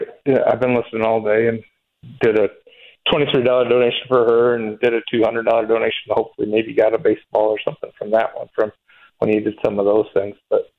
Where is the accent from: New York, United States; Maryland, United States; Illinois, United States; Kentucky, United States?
Illinois, United States; I grew up in just outside of Chicago, out towards DeKalb and Rochelle, and grew up a Cubs fan from the 70s